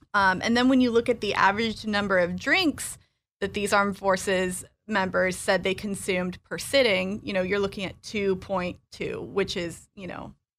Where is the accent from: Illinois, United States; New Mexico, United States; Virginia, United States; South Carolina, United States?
Illinois, United States; also born or lived in North Carolina; I am originally from Illinois, but I was an Army brat. And our last duty station was Fort Bragg. And that's where I went to high school.